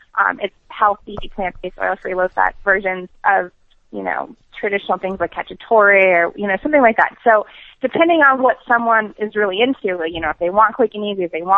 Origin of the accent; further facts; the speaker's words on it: New York, United States; I'm from New York, and I have a lot of friends who keep very strict kosher